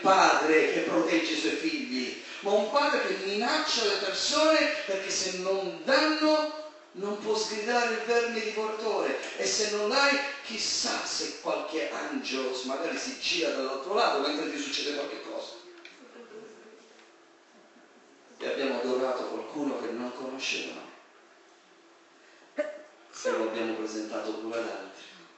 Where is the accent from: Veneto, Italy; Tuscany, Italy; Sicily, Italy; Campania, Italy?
Sicily, Italy; io vengo dalla Sicilia, abbiamo la cultura non del padre ma del bacino.